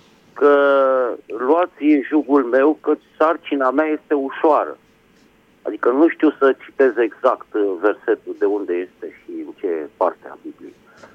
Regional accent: Bucharest, Romania; din București.

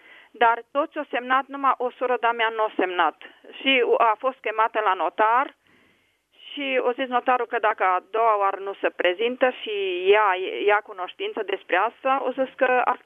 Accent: Bihor County, Romania; El era din Teleorman, eu eram din Bihor.

